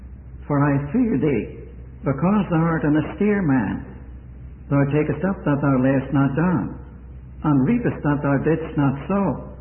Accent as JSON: {"language": "English", "country": "Ireland", "tie": "born there", "accent": "brogue", "moved": "as an adult", "said": "I was born in Ireland. I was reminded of that this morning. Some people told me I had a brogue. Well, it's 47 years since I left there."}